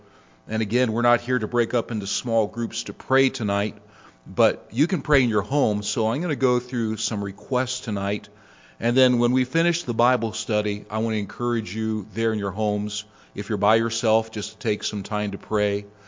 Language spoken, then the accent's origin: English; Canton, Ohio, United States; Now, this is the wife of a pastor there in my hometown of Canton, Ohio.